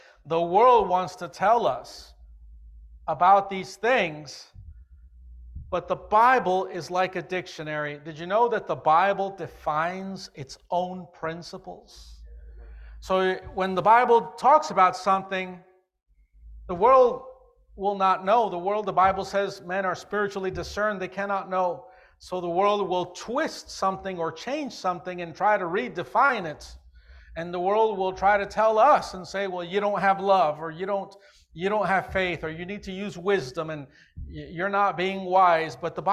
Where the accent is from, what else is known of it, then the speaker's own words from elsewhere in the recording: Chicago, Illinois, United States; You know, growing up in the Illinois, Chicago area, When I was 11 or 12 years old, I was in school